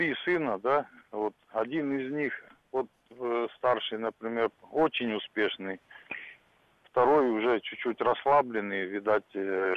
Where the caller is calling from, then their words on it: Krasnodar, Krasnodar Krai, Russia; я из Краснодара